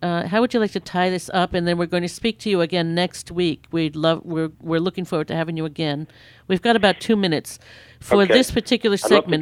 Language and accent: English; Israel; English is a second language; I'm from Israel. I've lived in Israel. I was just there, you know, last year.